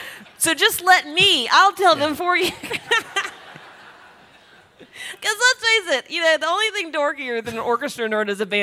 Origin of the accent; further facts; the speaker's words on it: Spartanburg, South Carolina, United States; I'm from Spartanburg, South Carolina, right down the road from here. But I grew up at Spartanburg High School